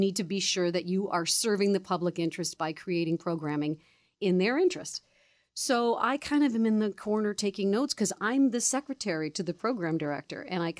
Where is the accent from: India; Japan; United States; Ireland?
United States; Hartford, Connecticut; also born or lived in New York City; Yeah, both parents from the Bronx, born in New York City, raised in Connecticut, in the Hartford area, where most people don't have much of an accent.